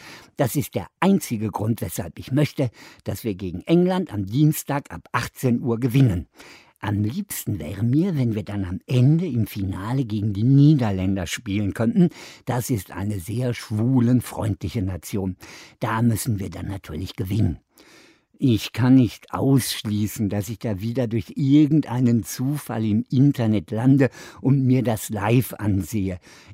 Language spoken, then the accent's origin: German; Bochum, North Rhine-Westphalia, Germany; Ich komme nämlich aus Bochum.